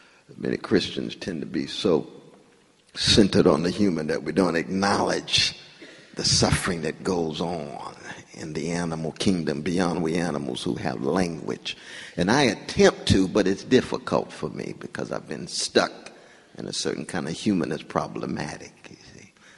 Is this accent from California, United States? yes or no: yes; California, United States; Growing up in California, that's another West. Sunshine, but earth shakes and quakes.